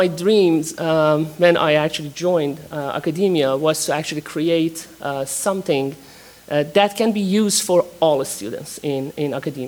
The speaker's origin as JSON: {"language": "English", "country": "Iran", "moved": "as an adult", "lives_now": "United States", "said": "And I came here 2008 from Iran. I'm originally from Iran."}